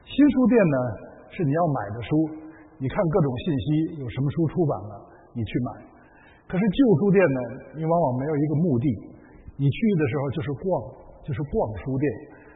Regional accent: Tianjin, China; 那我是从天津来的

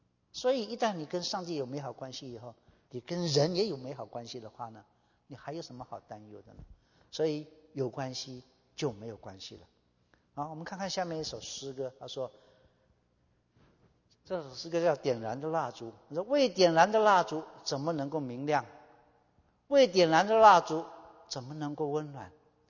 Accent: Malaysia; 但是我来自马来西亚，我用马来话来回答说，

